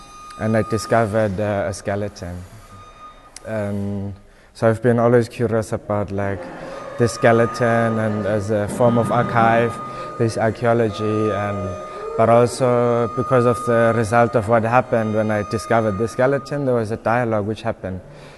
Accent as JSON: {"language": "English", "town": "Cape Town", "region": "Western Cape", "country": "South Africa", "lives_now": "Johannesburg, South Africa", "said": "I live in Johannesburg, but I'm from Cape Town originally in South Africa."}